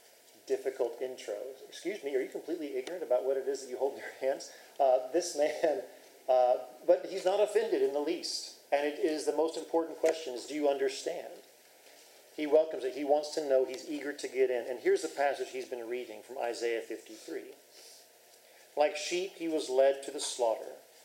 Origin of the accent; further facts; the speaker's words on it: Southeast, United States; I grew up in the South. South where? I'm talking about international. The Southeast United States, okay? Our culture is very limited, okay? It's biscuits and gravy.